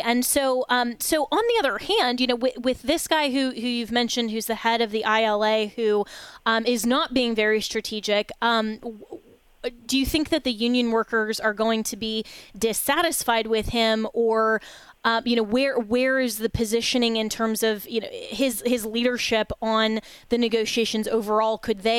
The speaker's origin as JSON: {"language": "English", "region": "Florida", "country": "United States", "tie": "born or raised there", "said": "I'm so very proud of my home state and the preparedness here"}